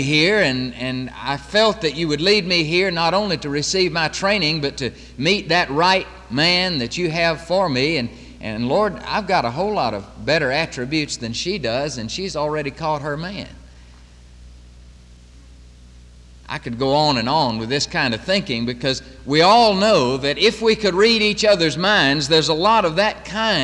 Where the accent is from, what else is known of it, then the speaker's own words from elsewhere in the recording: the South, United States; Now, I'm from the South, and that means fish and hush puppies for breakfast.